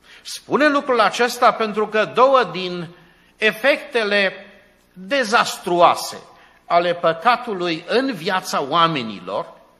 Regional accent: Arad, Arad County, Romania; also born or lived in Constanța; deloc sunt din Arad, că prin Harul lui Dumnezeu m-am căsătorit și am slujit la Constanța și timp de 16 ani am păstorit bisericile din Dobrogea, din Constanța

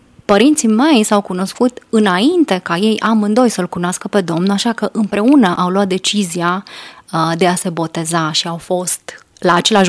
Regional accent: Vršac, Vojvodina, Serbia; now in Romania; De origine sunt din Vârșeț, Serbia.

